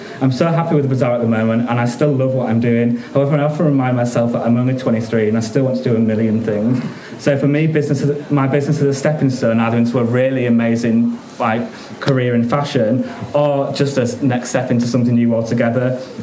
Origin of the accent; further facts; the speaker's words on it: Leeds, Yorkshire and the Humber, United Kingdom; And after being stopped in 2 stores in my hometown of Leeds